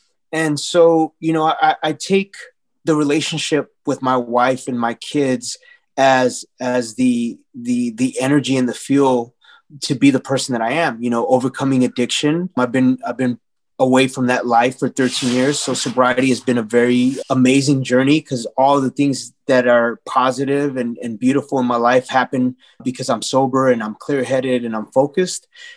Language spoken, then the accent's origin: English; Los Angeles, California, United States; Me being of Native and Mexican descent, growing up in Los Angeles, a lot of times you would get made fun of if you spoke Spanish.